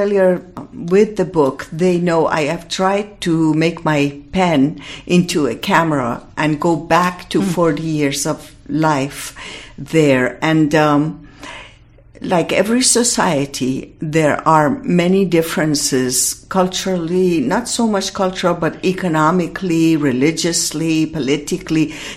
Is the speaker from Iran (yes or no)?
yes; Iran; accent: Iranian; English is a second language; though I have lived 40 years here, mm-hmm. my Iranian-ness will always be there, as you can hear it in my voice and accent.